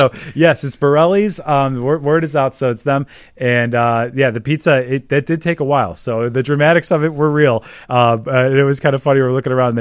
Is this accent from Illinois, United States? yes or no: yes; Chicago, Illinois, United States; I grew up here in the Chicagoland area